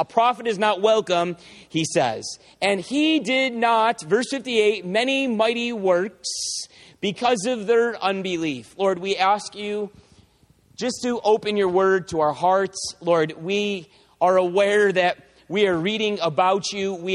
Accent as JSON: {"language": "English", "town": "Spencerport", "region": "New York", "country": "United States", "tie": "born or raised there", "said": "I was born in Spencerport. And I went to church in Spencerport. And I went to high school in Spencerport. And I graduated from Spencerport. And I married a girl from Spencerport. And I bought a house in Spencerport."}